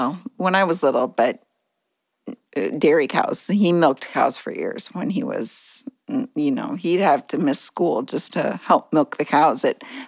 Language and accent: English; Thor, Iowa, United States; So born and raised North Central Iowa on a farm called Thor. Small town population, it's probably up to two, maybe past 200 today.